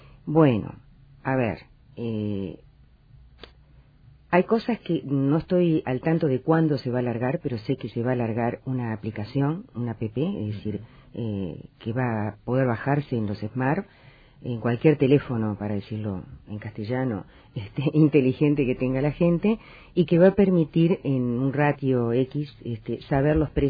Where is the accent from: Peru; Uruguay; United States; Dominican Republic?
Uruguay; Montevideo; todos saben que yo soy del Cerro y tengo una hermana que vive allí